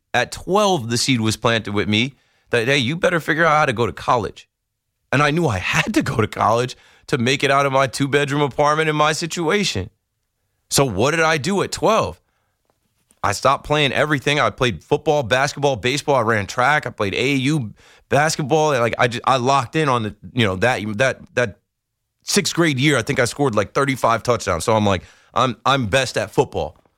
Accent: Ocean Township, New Jersey, United States; You know, when I was growing up in Ocean Township playing football, I knew it was my only way out.

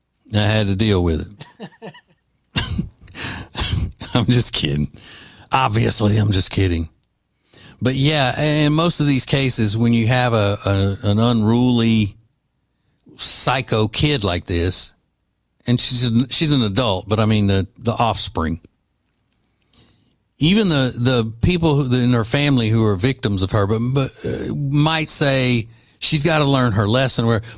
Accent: Louisiana, United States; Just like when people find out I'm from Louisiana, they assume New Orleans, and I'll say, I'm not from New Orleans. Hell no, I'm not from New Orleans.

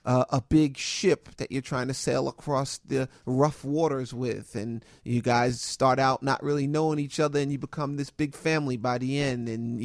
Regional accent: New York, United States; I grew up on Charlie Brown and Fat Albert, and those shows taught me a lot of valuable life lessons as a young boy growing up in New York.

